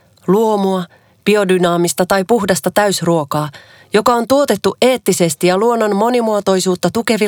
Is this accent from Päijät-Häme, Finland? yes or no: yes; Lahti, Päijät-Häme, Finland; Helsingissä asuva freelance-näyttelijä. Oon syntynyt vuonna 1983 ja mä oon Lahdesta.